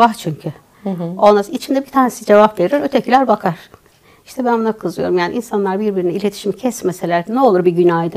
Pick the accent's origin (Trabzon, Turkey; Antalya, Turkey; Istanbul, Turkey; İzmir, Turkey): Antalya, Turkey; Elmalı; ben Antalya'nın Elmalı ilçesinde doğdum, büyüdüm.